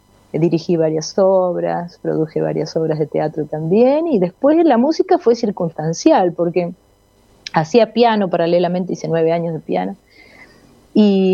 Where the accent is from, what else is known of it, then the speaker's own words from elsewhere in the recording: San Lorenzo, Santa Fe, Argentina; also born or lived in Baigorria; Yo nací en Baigorre, pero me crié en San Lorenzo toda mi vida. Estuve ahí hasta hace 13 años.